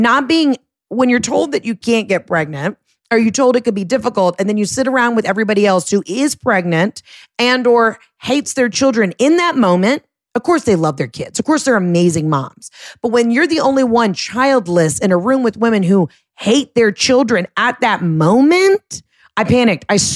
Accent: New Jersey, United States; from New Jersey.

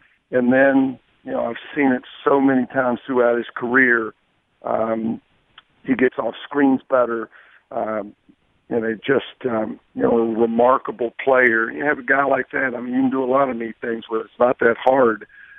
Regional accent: Virginia, United States; I'm from Virginia.

